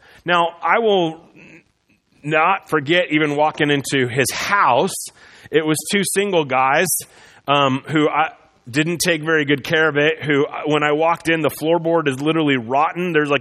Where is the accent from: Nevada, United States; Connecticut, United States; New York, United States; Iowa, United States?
Iowa, United States; if you drive around the Midwest where I grew up in Iowa, you'd see these red buildings.